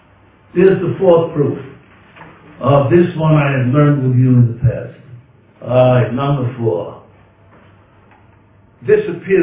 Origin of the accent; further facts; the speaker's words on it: Williamsburg, New York, United States; I was raised in Williamsburg on loose lips, St. Schiff's. You didn't talk during the Second World War about, in Williamsburg, we were right there by the Navy Yard.